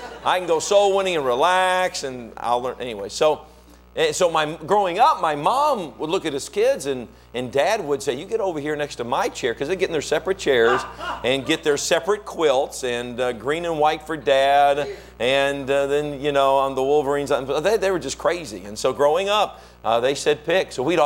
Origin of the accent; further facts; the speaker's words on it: Kalamazoo, Michigan, United States; But I was born in Kalamazoo, Michigan, so I am a Michigander.